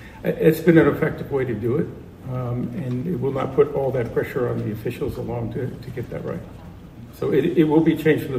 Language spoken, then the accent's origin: English; Washington, District of Columbia, United States; As you know, I grew up in Washington, D.C. I spent a lot of time at the old RFK Stadium.